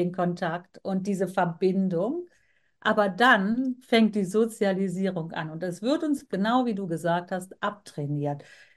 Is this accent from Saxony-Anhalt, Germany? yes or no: no; Bonn, North Rhine-Westphalia, Germany; meine Wurzeln, sage ich jetzt mal, weil mein Vater, der kam ja aus Indien, meine Mutter ist Deutsche und ich bin auch hier in Deutschland geboren, in Bonn aufgewachsen, geboren, lebe noch hier.